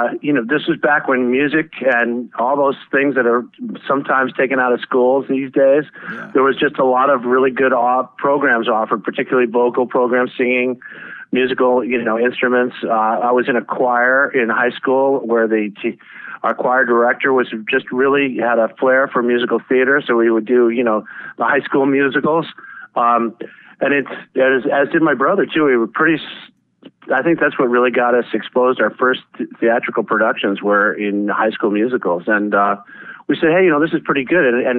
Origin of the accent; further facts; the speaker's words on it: West Hartford, Connecticut, United States; I grew up in Connecticut, pretty straightforward in West Hartford, Connecticut, the youngest of three